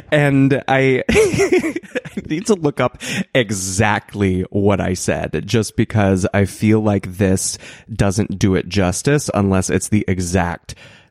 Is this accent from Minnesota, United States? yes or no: no; Oklahoma, United States; Because we were both about the same age growing up in Oklahoma.